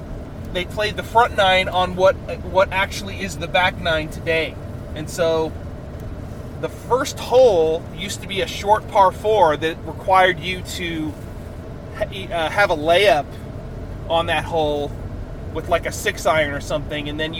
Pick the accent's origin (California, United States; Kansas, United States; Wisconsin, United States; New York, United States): California, United States; Sacramento; the course has a bit of history in my city. Growing up in Sacramento, for years there was the Big Three golf courses to be able to play